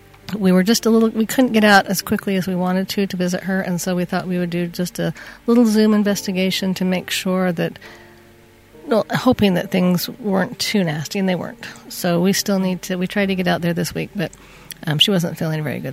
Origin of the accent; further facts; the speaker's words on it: Utah, United States; It's my hometown.